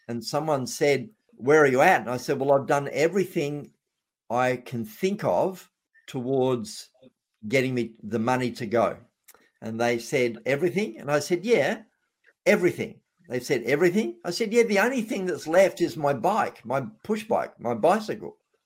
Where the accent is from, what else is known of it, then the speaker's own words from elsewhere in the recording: Australia; I was being an Australian, and I was doing a seminar series